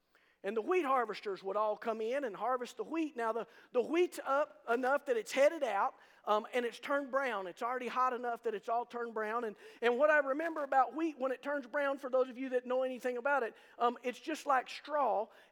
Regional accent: United States; when I was a kid growing up in Jackson County

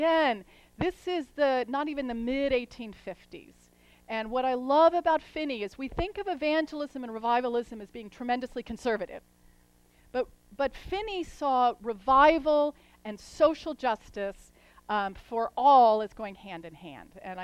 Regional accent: Ohio, United States; again in my home state of Ohio, North Ohio.

